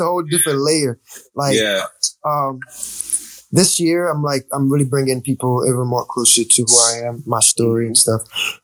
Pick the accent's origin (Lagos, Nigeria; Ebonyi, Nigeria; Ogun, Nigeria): Lagos, Nigeria; growing up in Lagos, just having that culture, the musical aspect of it, just being introduced to African music first, Fuji music first